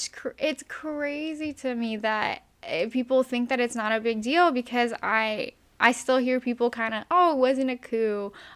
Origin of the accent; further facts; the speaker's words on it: United States; I'm very grateful to be an American, but I know that, like, the being an American and being in this country right now is good